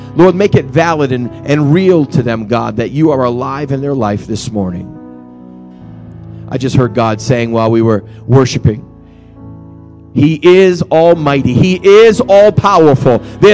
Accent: Massachusetts, United States; I grew up in Massachusetts, and I remember our house where I grew up

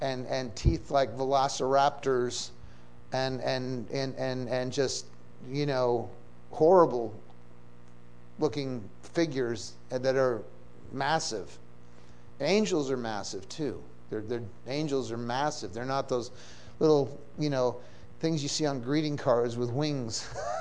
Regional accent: Falmouth, Massachusetts, United States; I grew up in Falmouth too. Surf Drive.

